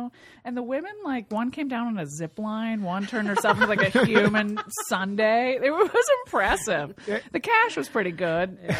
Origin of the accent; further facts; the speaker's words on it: Pennsylvania, United States; Pennsylvania.